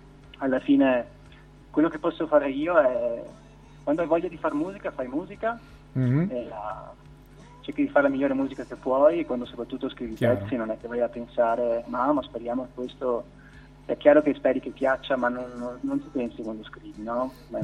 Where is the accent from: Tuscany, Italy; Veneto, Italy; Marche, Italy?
Veneto, Italy; Venice; io sono di Venezia